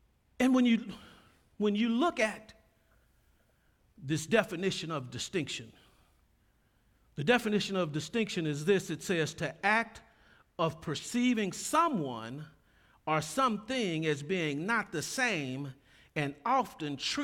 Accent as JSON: {"language": "English", "town": "Dallas", "region": "Texas", "country": "United States", "said": "I'm a simple person. I'm from Oak Cliff. I'm just a simple person."}